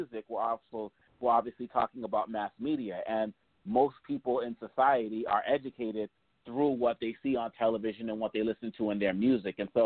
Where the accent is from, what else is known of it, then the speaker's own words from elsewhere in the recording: Boston, Massachusetts, United States; But growing up in Boston, Massachusetts, I experienced a lot of hate and disrespect because people were ignorant of Africa and things African